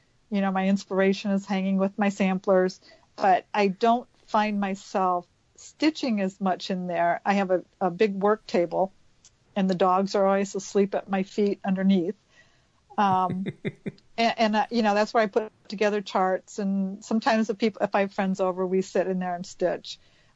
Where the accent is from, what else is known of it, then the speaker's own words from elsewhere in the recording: Moline, Illinois, United States; moved away; I'm from Moline. But I've lived in Arizona now just 30 years.